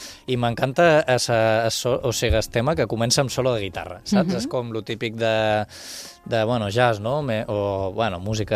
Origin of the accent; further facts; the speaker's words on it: Balearic Islands, Spain; accent: Ibizan; no sé si entenen el meu accent ibisanc